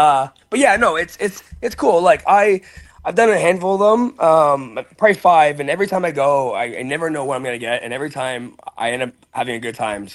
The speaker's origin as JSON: {"language": "English", "town": "Hamilton", "region": "Ontario", "country": "Canada", "said": "And being a part of A1 is cool because A1 is my home. Like, I'm from Hamilton. Like, A1's my home promotion."}